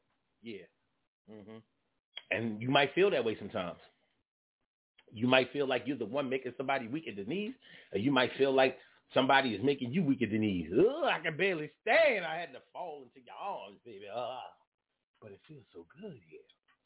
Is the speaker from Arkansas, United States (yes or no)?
no; Alabama, United States; You know? Like, yo, I'm from South Alabama